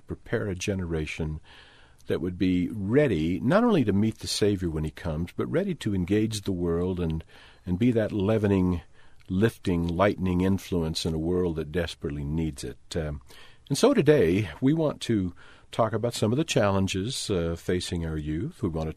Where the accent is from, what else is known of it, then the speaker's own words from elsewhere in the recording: Baton Rouge, Louisiana, United States; I'm from Louisiana, from Baton Rouge, where I don't even think we constituted a portion of a percent.